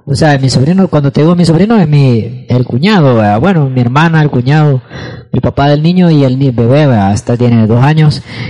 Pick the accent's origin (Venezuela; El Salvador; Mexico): El Salvador; como nosotros, como salvadoreños, no tenemos tal